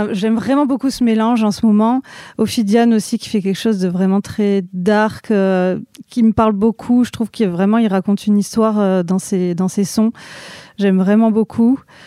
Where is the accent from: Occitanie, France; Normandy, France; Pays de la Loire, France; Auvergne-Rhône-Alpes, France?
Occitanie, France; Toulouse; en tant que Toulousaine et avoir commencé mes soirées